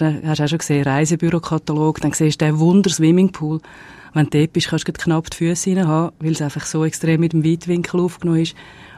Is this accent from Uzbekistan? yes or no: no; Switzerland; für uns als Schweizer